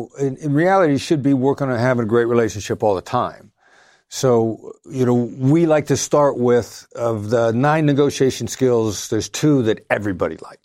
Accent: Iowa, United States; Iowa. I'm Iowa.

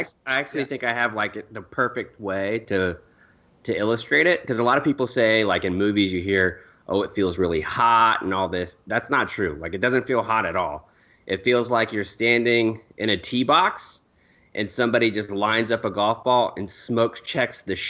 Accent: Jacksonville, Florida, United States; So, Jacksonville, I'm from Jacksonville originally. The closest NBA team there was Orlando.

